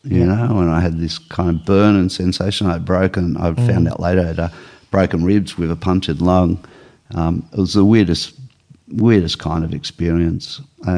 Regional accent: Cronulla, New South Wales, Australia; I grew up down in the Sutherland Shire, down around the Cronulla district.

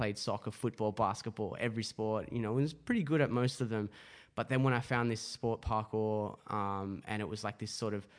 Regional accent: Summerland Point, New South Wales, Australia; So I grew up here on the Central Coast in a small town called Summerland Point. And so not a very urbanized place, actually nature, surrounded by nature.

